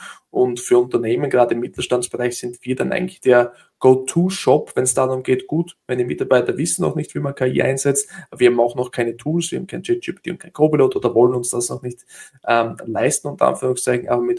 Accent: Austria; accent: Austrian; ich komme nicht aus Deutschland, sondern aus Österreich. Ja, also bitte verzeiht mir den österreichischen Dialekt.

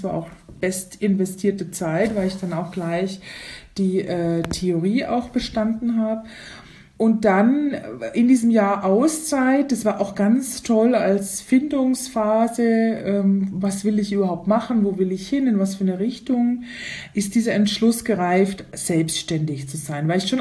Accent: Bavaria, Germany; Also ich komme aus der Nähe von München

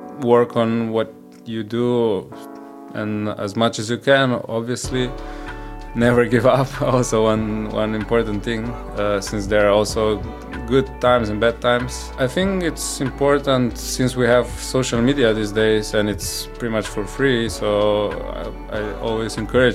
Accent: Koper, Slovenia; So I'm originally from, I was born in Slovenia, in Koper, which is like a small town at the seaside next to Trieste, which is in Italy, so on the border with Italy.

